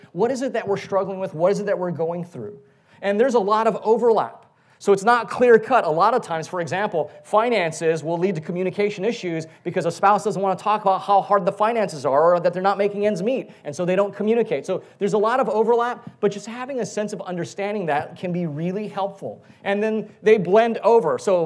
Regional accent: Hawaii, United States; So growing up, being born and raised in Hawaii, I grew up in a Euro-Polynesian culture, right? European, Polynesian, Asian culture.

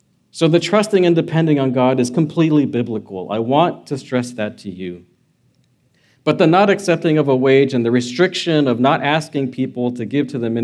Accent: United States; All I know is that I'm American.

